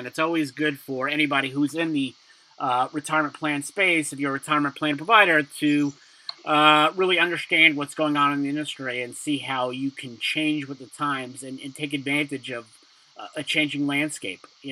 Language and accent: English; Brooklyn, New York, United States; When I was a kid growing up in Brooklyn, somebody in my school, he was a grade below me.